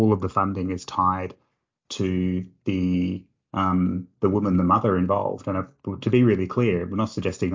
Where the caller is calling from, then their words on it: Canberra, Australian Capital Territory, Australia; I'm talking from Canberra